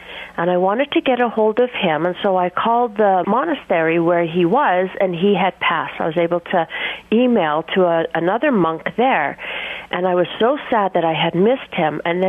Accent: Canada; born there; Well, my parents are from Scotland, but I was born in Canada.

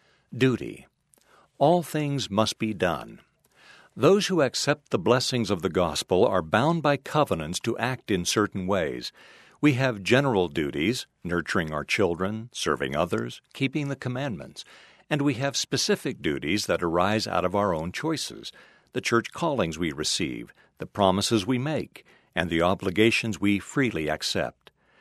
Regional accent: Idaho, United States; As a young man growing up in Idaho, trying to find my place in the world

